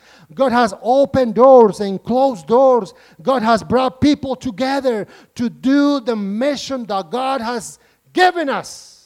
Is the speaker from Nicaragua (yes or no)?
yes; Nicaragua; I come from Nicaragua, as many of you know. And my people, we are under a dictatorship.